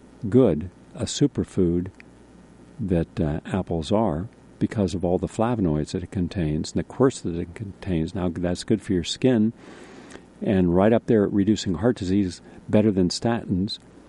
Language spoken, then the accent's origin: English; West Virginia, United States; she reminded me of the people I grew up with in West Virginia, just very humble, very positive.